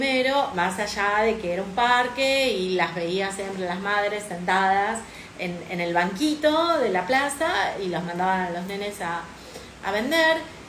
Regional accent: Rosario, Santa Fe, Argentina; yo soy de Rosario y al lado del río

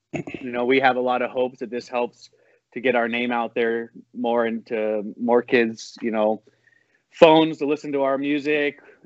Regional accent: San Diego, California, United States; also born or lived in Spokane, Washington; I grew up mostly in San Diego. I was born in Spokane area. We moved down there as a family, like when I wasn't 10 yet, so probably 7 or 8.

